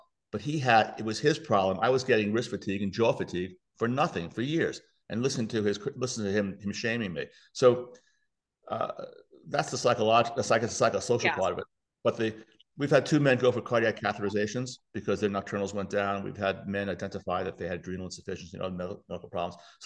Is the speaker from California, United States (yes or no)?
no; New York City, New York, United States; Excuse me, my language. I'm from New York City.